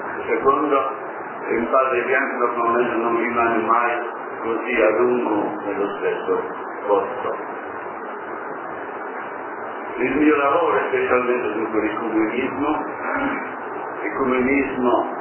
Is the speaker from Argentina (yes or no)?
no; Belgium; born there; Italian is a second language; now in Jerusalem; sono nato in Belgio, missionario d'Africa Padre Bianco, mi trovo qui a Gerusalemme dal 79